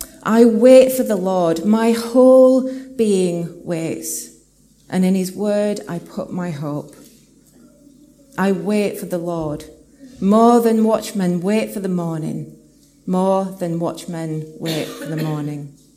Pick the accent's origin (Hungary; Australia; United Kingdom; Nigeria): United Kingdom; Leeds, Yorkshire and the Humber; I'm from East Leeds.